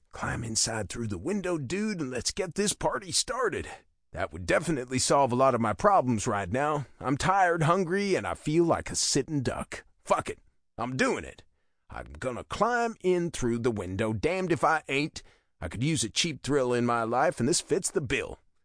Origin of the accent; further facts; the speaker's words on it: Texas, United States; It comes from growing up in Texas, on a ranch, being given responsibility at a young age.